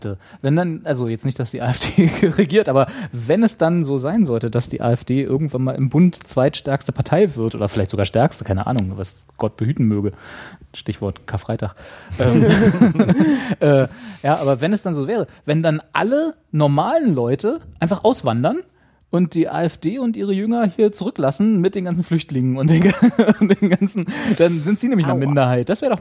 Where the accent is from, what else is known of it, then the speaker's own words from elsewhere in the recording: Germany; Ich bin nicht stolz, Deutscher zu sein, aber ich will schon, dass Berlin schick bleibt.